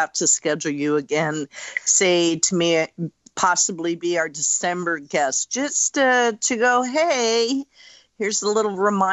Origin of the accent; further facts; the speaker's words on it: California, United States; knows that I'm from California, so I'm not judging.